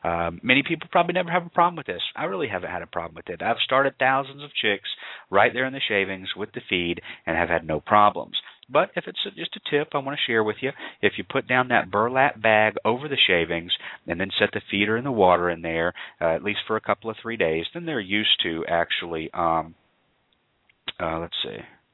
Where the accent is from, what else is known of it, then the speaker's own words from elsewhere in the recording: the South, United States; accent: southern; So I guess it's just my southern accent they're talking about in the chat room.